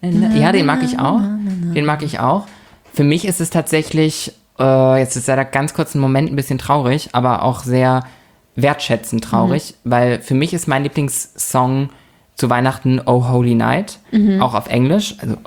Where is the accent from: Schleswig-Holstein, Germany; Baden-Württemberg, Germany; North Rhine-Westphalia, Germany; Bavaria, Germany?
Schleswig-Holstein, Germany; Lübeck; es gibt bei uns in der Heimatstadt, wir kommen ja aus der Stadt der Sieben Türme, das heißt, wir haben sehr schöne Kirchen in der Innenstadt.